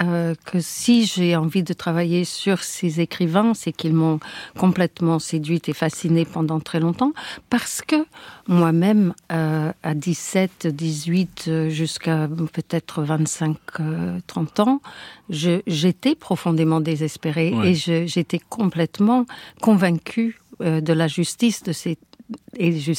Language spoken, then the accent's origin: French; Midwest, United States; French is a second language; now in Paris, France; quelqu'un qui venait de ma culture, qui venait du Middle West américain, qui avait un background comme ça, à peu près comme le mien.